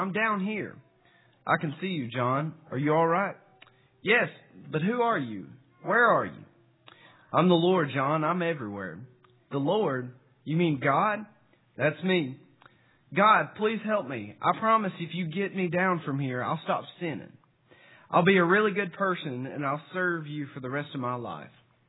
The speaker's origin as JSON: {"language": "English", "town": "South Fulton", "region": "Tennessee", "country": "United States", "said": "I'm from South Fulton, Tennessee, and I worship at the Smith Street Church of Christ there in South Fulton."}